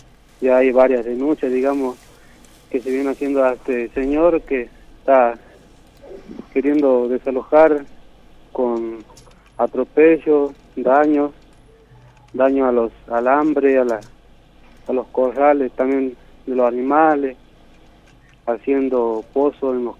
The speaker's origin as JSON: {"language": "Spanish", "town": "Palma Sola", "region": "Jujuy", "country": "Argentina", "said": "soy de Palma Sola, de una organización Tierra Fértil del MNCI, Jujuy"}